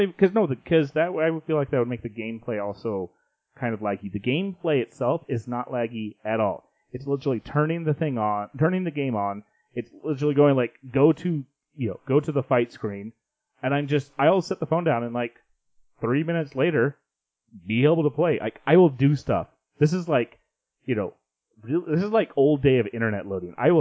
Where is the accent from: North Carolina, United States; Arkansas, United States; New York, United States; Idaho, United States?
Idaho, United States; Like, honestly, whenever I'm outside any far, it's like, I'm from Idaho.